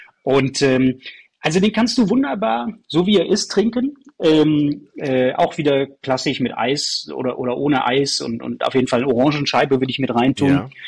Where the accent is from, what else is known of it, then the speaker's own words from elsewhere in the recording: Aachen, North Rhine-Westphalia, Germany; wir sind beide aus Aachen, du hörst, dass ich kein Bayer bin